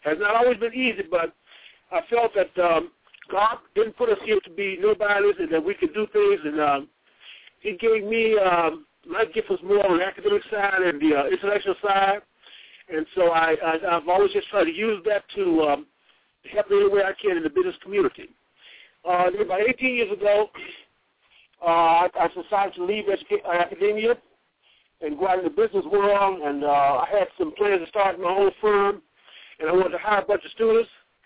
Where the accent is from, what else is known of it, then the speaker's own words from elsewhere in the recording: Mississippi, United States; Well, I'm actually I'm from Mississippi, Mississippi. I went to Tougaloo College and I received a BS degree in economics from Tougaloo.